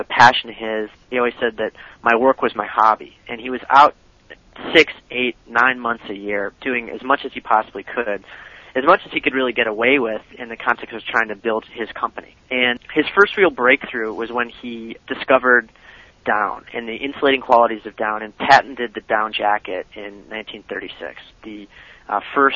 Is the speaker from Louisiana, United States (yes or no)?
no; Chicago, Illinois, United States; I mean, like I said, I grew up in Chicago, and I've been out here for about 3 years